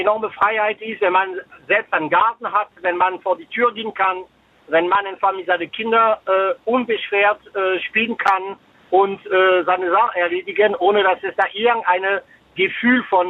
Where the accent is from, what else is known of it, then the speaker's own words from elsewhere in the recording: France; German is a second language; now in Germany; Ich bin selber Franzose, ich bin ein bisschen älter. Bei mir sind diese ganzen Zukunftsvorstellungen schon passiert. Aber ich wollte nur Mut geben dazu zu sagen, ich bin 98 nach Deutschland ausgewandert.